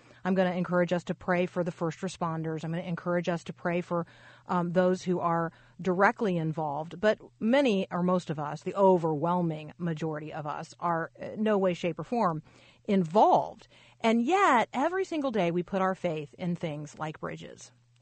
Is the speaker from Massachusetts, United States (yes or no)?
no; Tampa, Florida, United States; I remember when I was fairly young, I grew up in Tampa, Florida